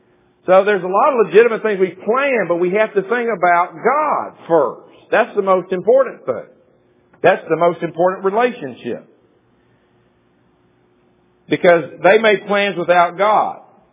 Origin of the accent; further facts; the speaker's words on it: Murfreesboro, Tennessee, United States; I grew up in Murfreesboro, Tennessee.